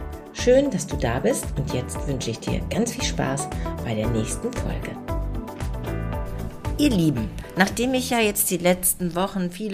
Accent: Dortmund, North Rhine-Westphalia, Germany; born there; Ich bin ein Kind der 60er, also ich bin 1964 in Dortmund geboren als erstgeborene Tochter meiner Eltern

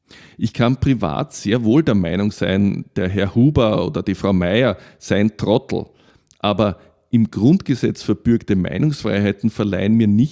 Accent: Austria; Für mich als Österreicher ist das besonders betrüblich.

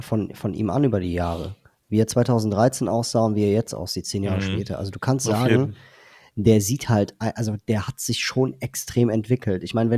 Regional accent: Cologne, North Rhine-Westphalia, Germany; ich komme aus Köln

